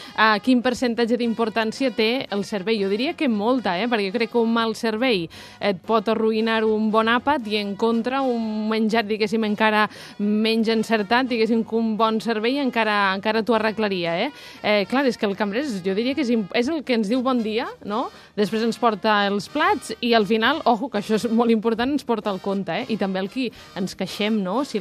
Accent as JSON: {"language": "Catalan", "region": "Valencian Community", "country": "Spain", "said": "soc valenciana i m'estic sentint interpel·lada"}